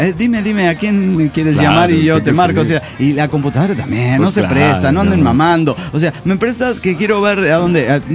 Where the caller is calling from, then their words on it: Zapopan, Jalisco, Mexico; de Zapopan, México.